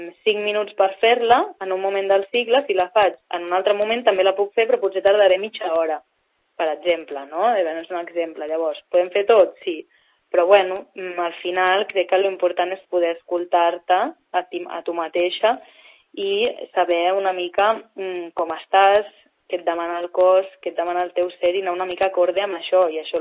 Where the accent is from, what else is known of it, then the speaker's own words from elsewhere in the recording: Barcelona, Catalonia, Spain; now in La Floresta, Spain; jo soc de Barcelona sempre i he tingut amigues, amistats i tal que són de la Floresta